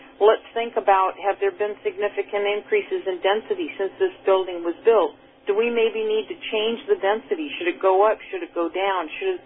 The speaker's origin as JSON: {"language": "English", "town": "Chula Vista", "region": "California", "country": "United States", "tie": "born or raised there", "lives_now": "San Diego, United States", "said": "Chula Vista happens to be my hometown. I live in San Diego. My business is in San Diego. I actually grew up in Chula Vista, went to Chula Vista High School."}